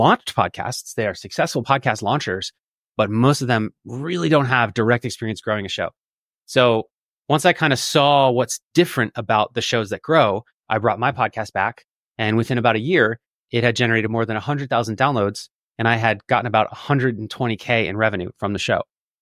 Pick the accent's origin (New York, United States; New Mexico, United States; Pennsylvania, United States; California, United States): Pennsylvania, United States; Philadelphia; I was super passionate about my hometown, which is Philadelphia, Pennsylvania.